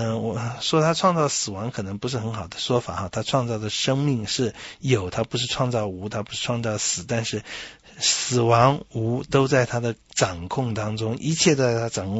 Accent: China; 我也想好像只有我们中国人才会用这种字眼

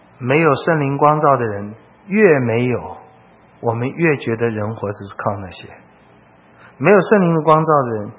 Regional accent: China; 他们跟我们中国人一样啊

